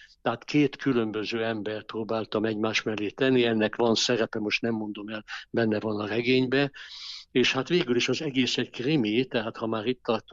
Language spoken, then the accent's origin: Hungarian; Nyíregyháza, Szabolcs-Szatmár-Bereg, Hungary; abban a környezetben, amin én felnőttem Nyíregyházán, általános iskolában